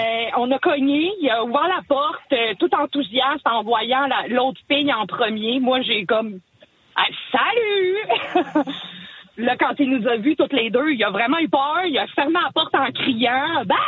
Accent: Quebec, Canada; moi je viens de la Côte-Nord, ça cliquait, tu sais. Puis moi j'habitais à Saint-Jean

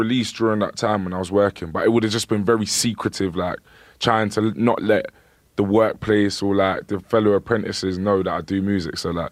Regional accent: London, United Kingdom; Yeah, and plus, because I'm from London, it was even madder.

